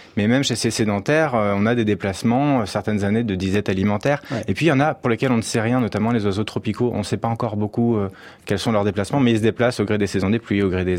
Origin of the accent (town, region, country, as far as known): France